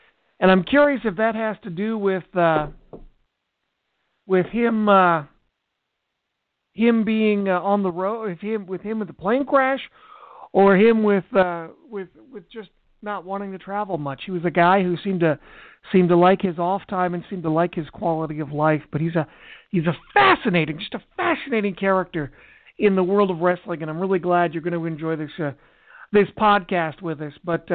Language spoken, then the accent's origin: English; Portland, Oregon, United States; I grew up in the Portland area, so I saw you in Portland wrestling for a while